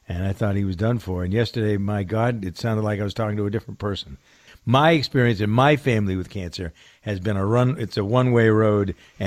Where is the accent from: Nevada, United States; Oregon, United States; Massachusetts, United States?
Massachusetts, United States; Framingham; I have a very close friend in my hometown of Framingham who happens to be a state rep